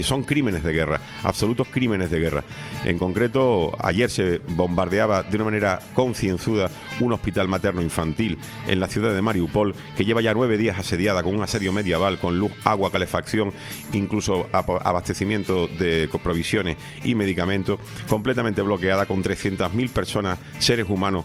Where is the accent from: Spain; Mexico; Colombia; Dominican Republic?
Spain; Seville, Andalusia; En la ciudad de Sevilla, de la que yo soy nativo, donde yo nací